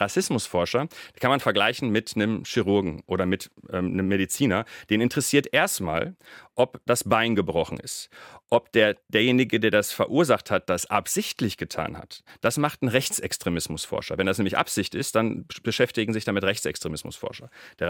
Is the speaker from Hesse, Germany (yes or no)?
no; North Rhine-Westphalia, Germany; Ich würde sagen aus dem Ruhrgebiet, aber dann merke ich irgendwann schon, worauf Sie hinaus wollen und dann sage ich, meine Eltern sind aus Syrien